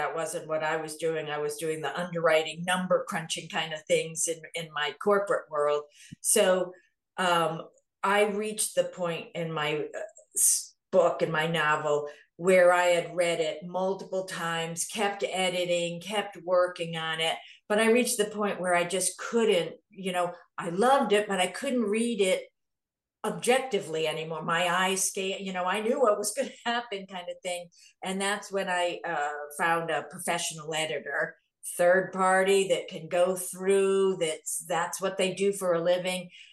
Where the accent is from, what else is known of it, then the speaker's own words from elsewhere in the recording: Hebron, United States; a local little cafe bakery here in my town of Hebron. So I'm going to launch it into the world in my hometown.